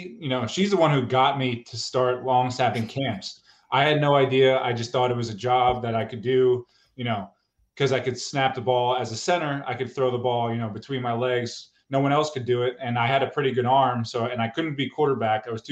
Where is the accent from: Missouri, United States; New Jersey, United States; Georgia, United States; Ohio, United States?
New Jersey, United States; Neptune; born there; also born or lived in Lincroft / Middletown; I was born in Neptune. I lived in Lincroft, New Jersey, Middletown, New Jersey. So about an hour from Philly.